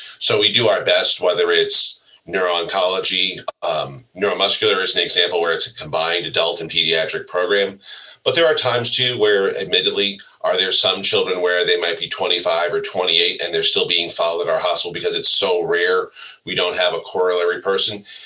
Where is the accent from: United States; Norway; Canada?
United States; East Coast; now in Stanford, United States; I've been here now a while, but I grew up on the East Coast like Dr. Grant.